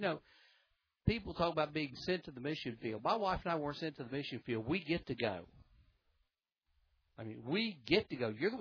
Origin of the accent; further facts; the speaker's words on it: Tennessee, United States; also born or lived in North Carolina; Now, I'm from Tennessee, North Carolina, where I've always lived in the South, and those are delicacies.